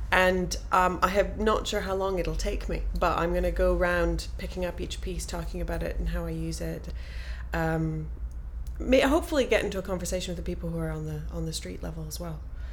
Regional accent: Montreal, Quebec, Canada; Well, I'm Canadian. I'm from Montreal. I'm of a very small community of English-speaking Quebecers. My mum is of Scottish background.

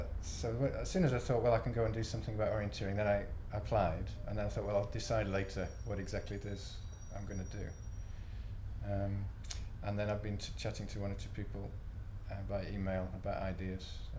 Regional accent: North West England, United Kingdom; now in Birmingham, United Kingdom; I'm 43, and I live in Birmingham. I'm from Cheshire originally.

